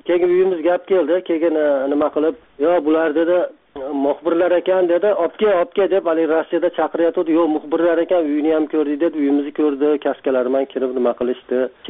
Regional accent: Andijan, Andijan Region, Uzbekistan; born there; o'zim yaxshi bilaman Andijonni. O'sha yerda tug'ilganman

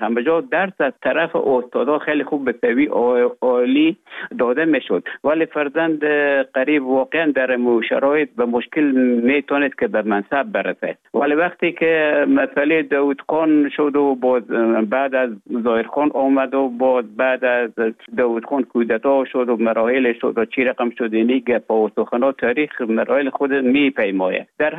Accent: Afghanistan; moved away as an adult; also born or lived in Russia; now in Finland; تا زمانی که ببخشن طالبان آمدن من در افغانستان بودم. بعد از ای که از افغانستان طالبان آمدن به اوج گذار محکمه که مشکل بود و آمدم به طرف های روسیه و از روسیه آمدم به ایجه به فنلان.

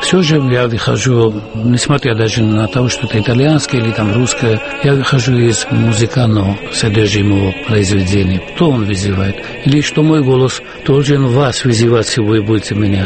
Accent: Guria, Georgia; Я из Гурии. Это ближе к Батуми, ближе к Аджари, ближе к морю

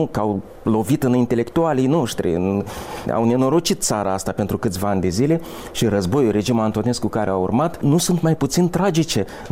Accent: Romania; Suntem români și virgulă.

